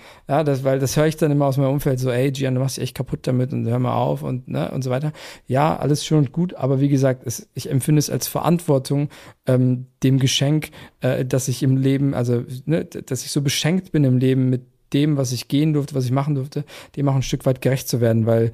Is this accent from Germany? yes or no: no; Turkey; als Waisenkind groß geworden in der Türkei der 60er, 70er Jahre, also wirklich komplett chancenlos.